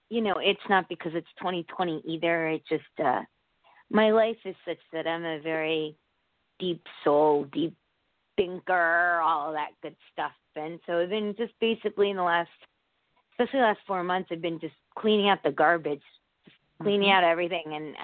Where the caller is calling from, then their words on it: Connecticut, United States; Connecticut.